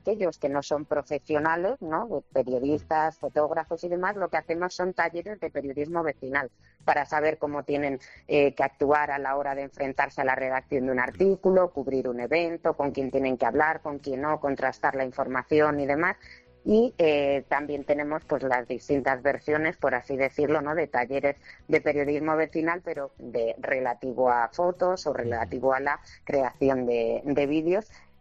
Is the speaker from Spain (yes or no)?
yes; Madrid, Community of Madrid, Spain; born there; yo nací también aquí en Hortaleza, vivo en Hortaleza